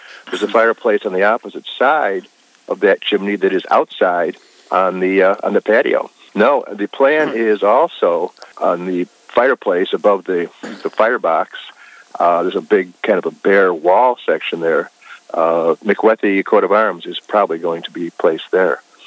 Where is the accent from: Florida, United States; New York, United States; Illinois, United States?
Illinois, United States; Palos; What it connoted to me growing up in Palos, the couple of places that I knew as taverns were not places where kids were welcome.